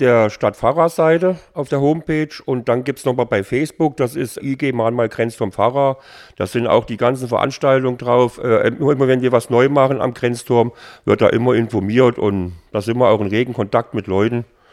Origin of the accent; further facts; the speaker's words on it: East Germany, Germany; Also mir ging es als Kind in der DDR eigentlich gut.